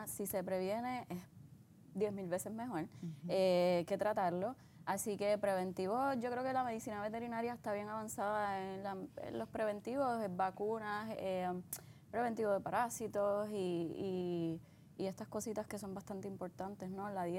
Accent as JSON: {"language": "Spanish", "town": "Caguas", "country": "Puerto Rico", "lives_now": "Aguadilla, Puerto Rico", "said": "Sí, de Caguas, pero vivo acá en Aguadilla hace ya como casi 4 años."}